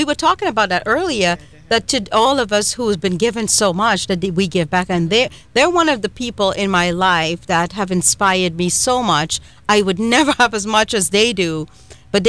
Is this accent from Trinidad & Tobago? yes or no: yes; Trinidad & Tobago; accent: Trinidadian; It's my Trinidadian accent.